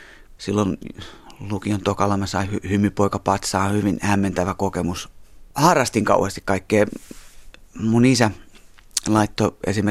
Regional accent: Kangasala, Pirkanmaa, Finland; Mä oon paljasjalkainen kangasalalainen, eli Kangasalalla syntynyt, mutta meidän suku on Jyväskylästä kotoisin, että siellä tuli vietettyä paljon lomia ja kesiä alakouluikäisenä.

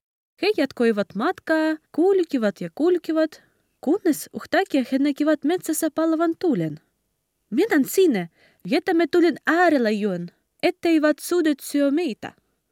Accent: Kharkiv, Kharkiv Oblast, Ukraine; Finnish is a second language; ja olen ukrainalainen kuvataiteilija. Olen kotoisin Harkivasta.

